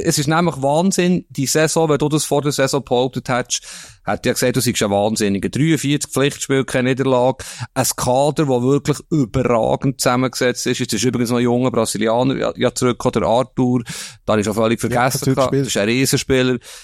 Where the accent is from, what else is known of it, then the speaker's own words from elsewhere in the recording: Bern, Switzerland; ich komme aus Bern